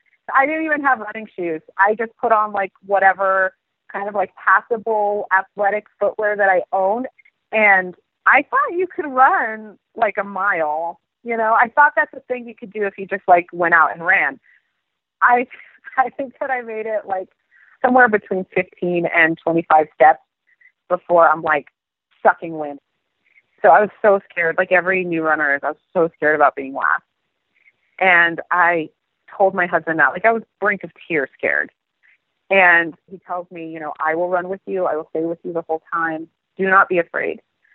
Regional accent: Mexico; moved away; I grew up in Mexico, which has 330 sunny days a year. So when we moved here

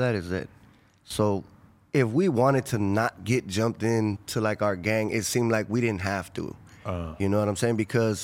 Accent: Los Angeles, California, United States; also born or lived in Inglewood; I'm from South LA, from Florence Community, Florence District.

